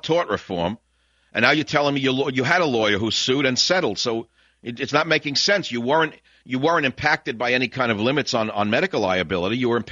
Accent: United States; born there; I did, and I'm an American who was born here.

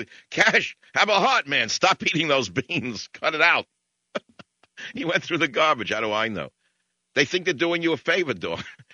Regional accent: Queens, New York, United States; they were all significantly, astonishingly attractive to a kid from Queens, New York.

